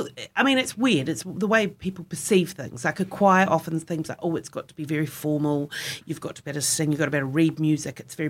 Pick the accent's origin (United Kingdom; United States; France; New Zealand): New Zealand; Auckland; I grew up in Auckland